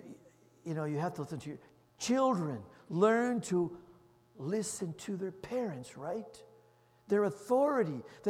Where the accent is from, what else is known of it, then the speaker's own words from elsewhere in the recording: Chicago, Illinois, United States; because I had a very tough Italian father, growing up in Chicago.